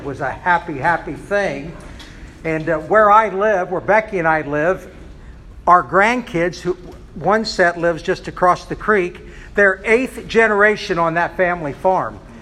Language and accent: English; Indiana, United States; I started pastoring in Kokomo in 74, born and raised in Tipton County, so highly aware of Kokomo, people of Kokomo, as well as the people of Tipton County. And so this is my home.